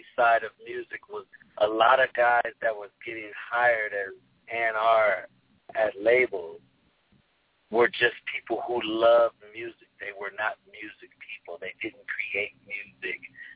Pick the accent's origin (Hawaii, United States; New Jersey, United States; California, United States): California, United States; Pasadena; also born or lived in Hartford; I was in Hartford, Connecticut, but I was raised in Pasadena.